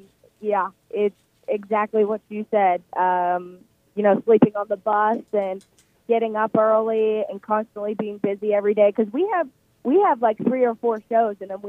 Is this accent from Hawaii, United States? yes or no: no; Pittsburgh, Pennsylvania, United States; And I'm from Pittsburgh.